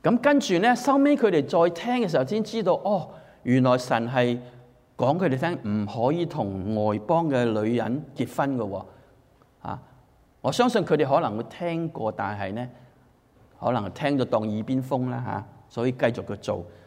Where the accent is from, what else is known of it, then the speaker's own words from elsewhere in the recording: Hong Kong; 你同我喺香港長大啦，雖然係中國人社會，但係我哋係受咗英國人嘅文化影響